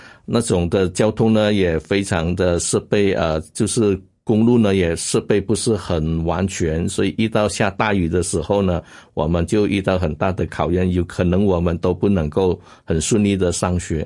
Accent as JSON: {"language": "Chinese", "region": "Sabah", "country": "Malaysia", "tie": "born or raised there", "said": "我是来自马来西亚沙巴州啊、马来西亚一共有13个州，所以有两个州属呢是在东马，所以我是在沙巴的一个的州属。"}